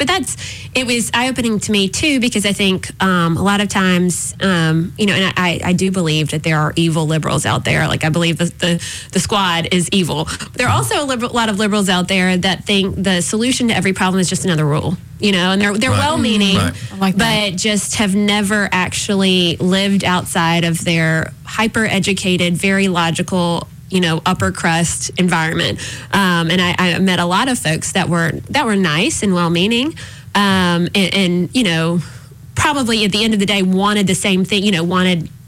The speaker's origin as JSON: {"language": "English", "town": "Beatrice", "region": "Alabama", "country": "United States", "tie": "born or raised there", "said": "I grew up in Beatrice in North Monroe County. It's a town of about 200. So I grew up on a farm"}